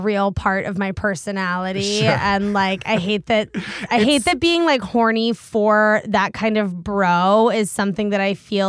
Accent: Washington, District of Columbia, United States; But I grew up in Washington, D.C., which is like the center of bro.

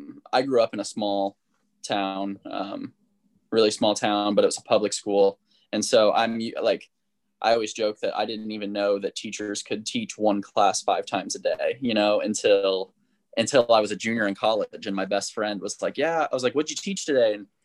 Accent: Illinois, United States; I'm from the Midwest. I'm from Illinois.

